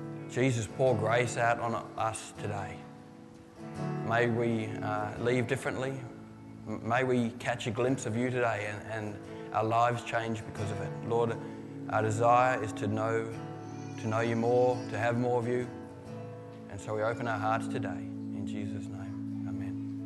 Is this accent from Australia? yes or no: yes; Yeppoon, Queensland, Australia; we're from Yeppoon, you know, if we get a swell coming in this high, we've got our surfboards and the roof racks and we're heading out